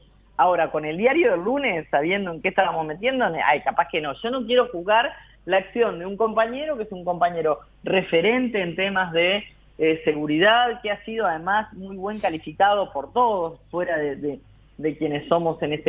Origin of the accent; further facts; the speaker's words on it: Montevideo, Uruguay; now in Chuy, Uruguay; yo no soy oriunda de Chuy, como dijeron por ahí, soy oriunda de Montevideo, pero... hace 20 años que vivo entre Chuy y la zona